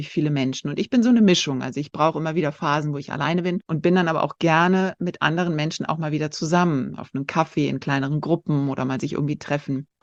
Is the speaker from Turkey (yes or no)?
yes; Turkey; now in Brazil; als Weltenbummlerin geboren worden und habe meine Kindheit schon in der Türkei verbracht, weil mein Vater dort gearbeitet hat. Und ja, und so hat es mich nach Brasilien verschlagen. Vor 10 Jahren bin ich sozusagen hier gelandet und unverhofft bis jetzt geblieben.